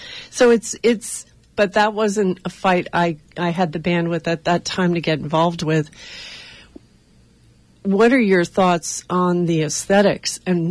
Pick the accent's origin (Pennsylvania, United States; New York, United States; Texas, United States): New York, United States; And you know, I'm from New York